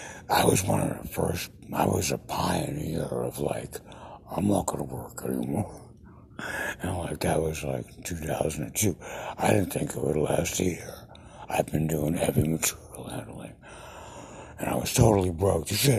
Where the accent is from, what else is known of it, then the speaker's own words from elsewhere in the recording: New York, United States; Cuomo resigned. I'm a New Yorker.